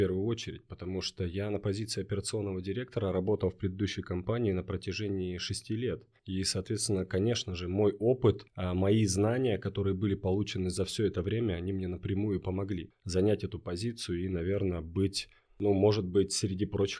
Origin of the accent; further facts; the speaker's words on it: Barnaul, Altai Krai, Russia; also born or lived in Moscow / Saint Petersburg; now in Yekaterinburg, Russia; работал и жил в Москве на протяжении 6 лет. Часть своей жизни я прожил в Санкт-Петербурге. Но родом я из Барнаула, и впоследствии я вернулся в Барнаул